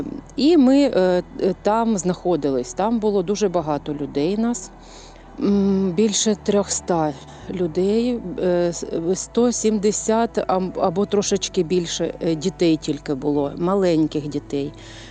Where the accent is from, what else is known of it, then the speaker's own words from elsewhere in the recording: Mariupol, Donetsk Oblast, Ukraine; розуміли, що ми з Маріуполя, знали з Маріуполя, що ми голодні.